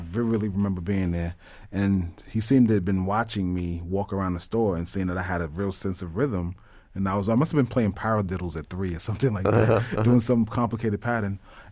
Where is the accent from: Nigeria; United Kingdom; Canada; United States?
United States; New York; I remember the time growing up in New York in the Ed Koch era when it was I Love New York